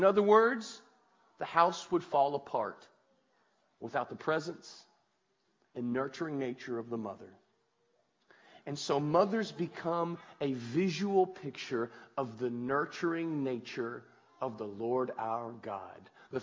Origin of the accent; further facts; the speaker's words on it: Kentucky, United States; I'm from Kentucky.